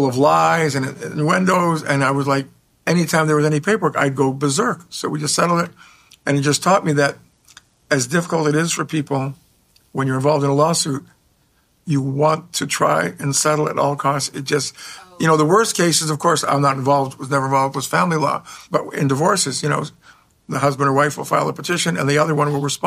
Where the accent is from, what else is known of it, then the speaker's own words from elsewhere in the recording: Toronto, Ontario, Canada; So growing up in Toronto, I loved music.